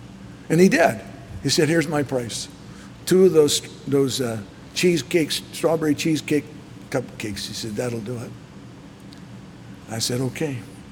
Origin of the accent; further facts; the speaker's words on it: Scotland, United Kingdom; I'm Scottish, so I got off cheap